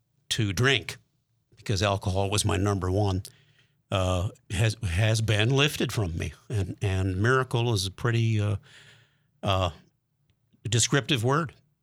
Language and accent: English; Milwaukee, Wisconsin, United States; now in Bismarck, United States; And I'm from a big city. we moved here 1981 here to Bismarck, Mandan. And. Mm-hmm. But my hometown is Milwaukee